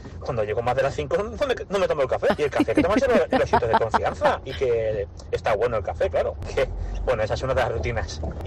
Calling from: Valencia, Valencian Community, Spain; de Valencia.

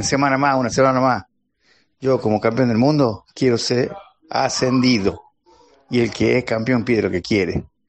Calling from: Tucumán, Argentina; Y yo desde acá de Tucumán me cruzo nadando hasta Jerez la frontera.

